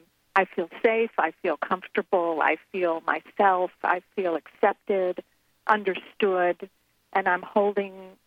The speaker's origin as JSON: {"language": "English", "town": "Chicago", "region": "Illinois", "country": "United States", "said": "Well, Mr. Belmont, you know, because I'm from Chicago"}